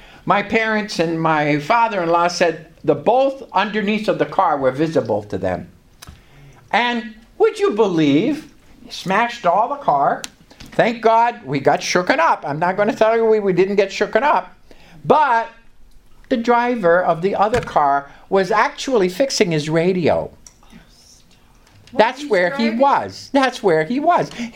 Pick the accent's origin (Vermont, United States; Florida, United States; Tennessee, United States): Vermont, United States; I came from Vermont, and all my friends and relatives in Vermont